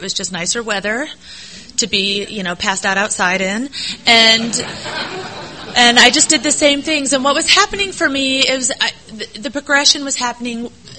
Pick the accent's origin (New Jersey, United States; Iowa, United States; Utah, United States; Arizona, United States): Iowa, United States; I was born and raised in Iowa. I'm the oldest of three kids, and I have a mom and a dad.